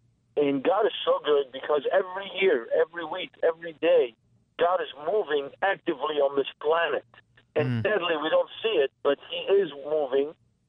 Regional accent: Beirut, Beirut Governorate, Lebanon; Yes, I grew up in Beirut, Lebanon.

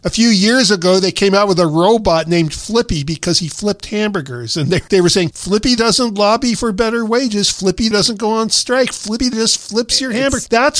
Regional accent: California, United States; also born or lived in Florida; you know, I was born in Florida and I lived there till I was almost 6 years old, and then we moved to California.

